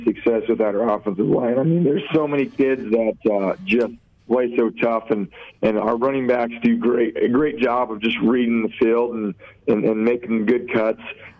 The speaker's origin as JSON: {"language": "English", "town": "Brush", "region": "Colorado", "country": "United States", "tie": "born or raised there", "said": "Yeah, I mean, I'm from Brush, so I grew up here"}